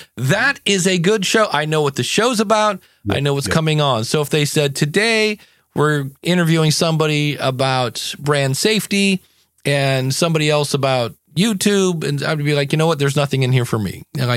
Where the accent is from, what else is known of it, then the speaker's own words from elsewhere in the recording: Akron, Ohio, United States; I'm from Akron, Ohio.